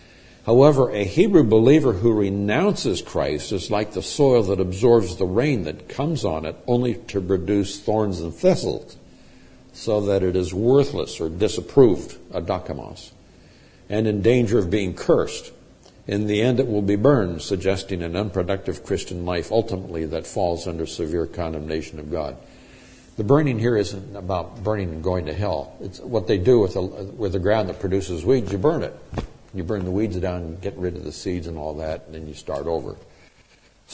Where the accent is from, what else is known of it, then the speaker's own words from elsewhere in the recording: Chico, California, United States; In my hometown in Chico, California, there was a pastor who was pastoring the Nazarene Church.